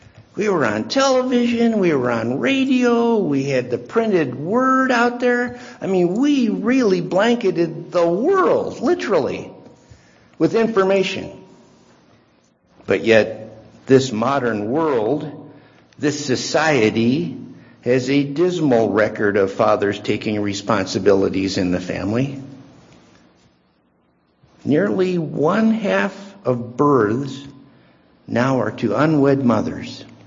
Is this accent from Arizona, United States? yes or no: no; Pasadena, California, United States; I grew up in Pasadena and worked in Pasadena as a young adult.